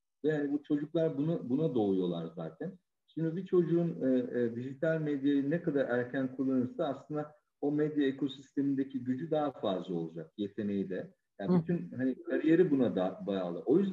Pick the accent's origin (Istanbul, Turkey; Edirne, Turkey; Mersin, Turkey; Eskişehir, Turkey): Istanbul, Turkey; Hani İstanbul'da büyüdüm.